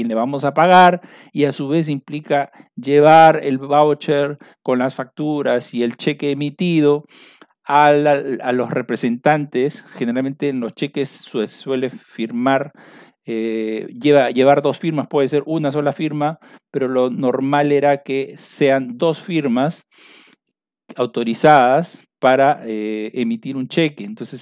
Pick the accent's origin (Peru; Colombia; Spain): Peru; por lo menos aquí en mi país, en Perú